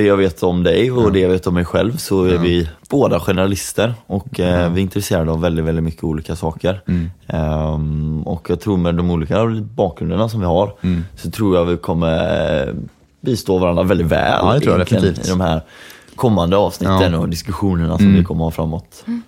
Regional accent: Kungsbacka, Halland County, Sweden; also born or lived in England; now in Gothenburg, Sweden; jag kom från Kungsbacka från början. Och jag har väl flyttat verkligen väldigt mycket. Så att jag har bott i England även i 4 år. Lite kul grej. Ja, jag skulle väl säga att jag är generellt göteborgare. Nu bor jag här i Göteborg

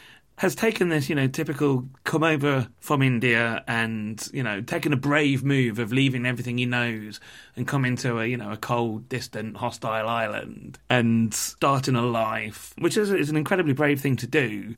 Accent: Leicester, East Midlands, United Kingdom; a second generation immigrant. And I was really struck by how well you described towns like Portsmouth. But I grew up in Leicester, which is a town of a similar size, you know, also has a massive diaspora from the subcontinent.

